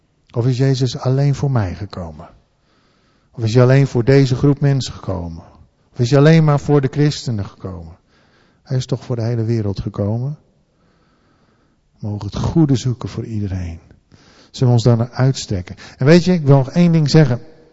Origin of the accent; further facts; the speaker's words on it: Friesland, Netherlands; Ja, ik kom ook uit Friesland.